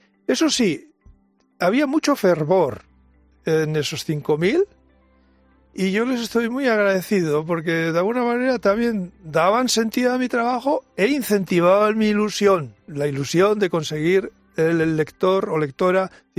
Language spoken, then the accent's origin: Spanish; Basque Country, Spain; Sapo es como en vasco decimos al rape.